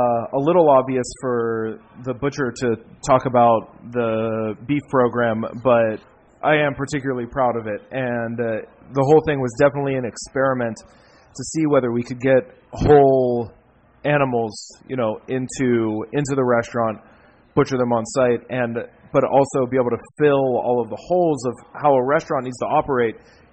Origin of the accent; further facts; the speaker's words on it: Pittsburgh, Pennsylvania, United States; we're both from the Pittsburgh area.